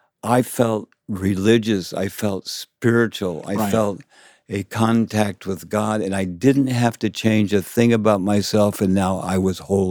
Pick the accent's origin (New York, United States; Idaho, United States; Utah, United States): Idaho, United States; I'm from Idaho, man.